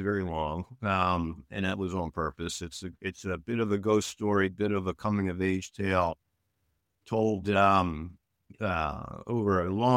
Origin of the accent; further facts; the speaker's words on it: Newark, Delaware, United States; when I was a little kid, I grew up in Newark, Delaware.